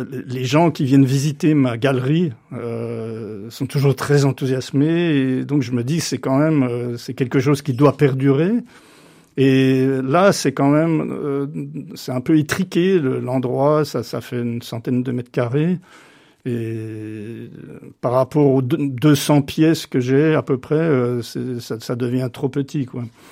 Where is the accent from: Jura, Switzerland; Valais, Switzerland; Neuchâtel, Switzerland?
Jura, Switzerland; j'ai passé quasiment toute ma vie dans le Jura suisse. Donc, certains croient que je suis franc-comtois ou belge, je sais pas. Non, je suis suisse d'adoption. Donc j'ai les deux nationalités parce que je suis né quand même à Paris.